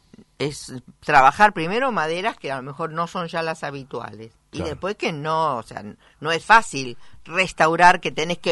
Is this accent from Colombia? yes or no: no; Buenos Aires, Argentina; No sé por qué nos llamarán porteños, pero parece que muchos se olvidan porque somos porteños.